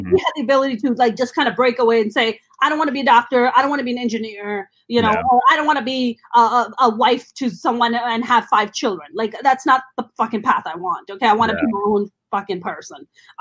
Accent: Pakistan; First of all, I grew up in Pakistan. So let's just get that out of the way.

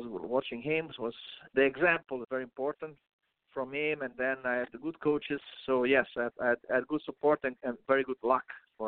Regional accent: Rome, Lazio, Italy; So as I'm from Rome, as I said, it's very similar to the gladiator in Colosseum rules.

